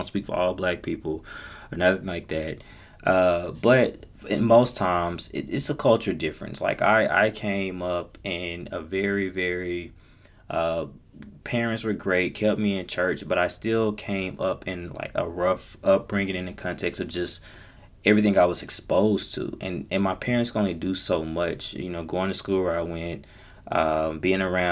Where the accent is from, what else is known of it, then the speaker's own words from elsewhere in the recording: Pine Bluff, Arkansas, United States; Look, I grew up in Pine Bluff. I went to Pine Bluff High.